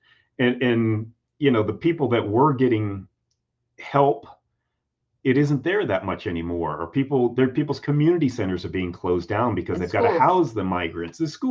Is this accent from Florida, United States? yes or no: yes; Florida, United States; You know, I was raised in South Florida.